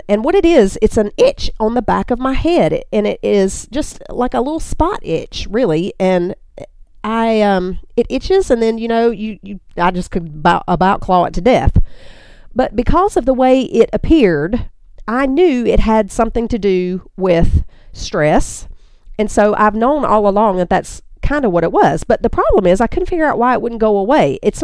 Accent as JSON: {"language": "English", "region": "North Carolina", "country": "United States", "tie": "born or raised there", "said": "women of Mothering with Grace in Charlotte, North Carolina, which is only about 30 miles away from my hometown where I grew up"}